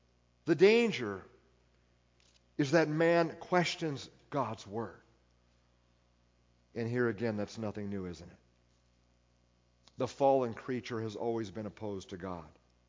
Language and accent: English; Iowa, United States; I remember as a child in my hometown in Northwest Iowa